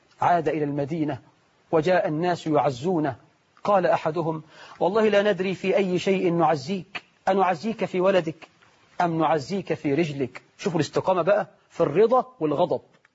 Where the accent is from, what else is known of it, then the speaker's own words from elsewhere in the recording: Egypt; بلدنا مصر